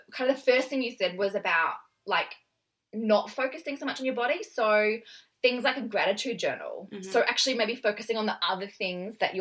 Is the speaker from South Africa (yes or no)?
no; Queensland, Australia; that is being the Queenslander.